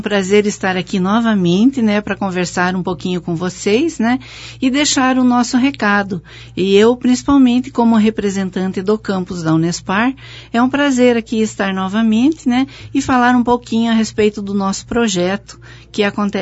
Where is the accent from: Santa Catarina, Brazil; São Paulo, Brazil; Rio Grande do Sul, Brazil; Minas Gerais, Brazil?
Santa Catarina, Brazil; Porto União; Bem, eu nasci em Porto União, né? Nasci e me criei aqui praticamente toda a minha vida, né?